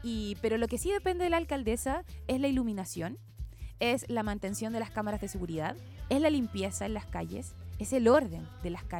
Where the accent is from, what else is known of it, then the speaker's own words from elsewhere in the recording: Valparaíso, Chile; Yo ya los conozco porque soy de Valpo